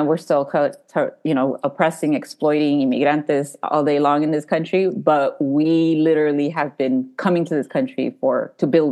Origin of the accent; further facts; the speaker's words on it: El Paso, Texas, United States; born there; so I was born in El Paso, Texas. So I'm a fronteriza child. And I always say I also have roots at the U.S.-Mexico border.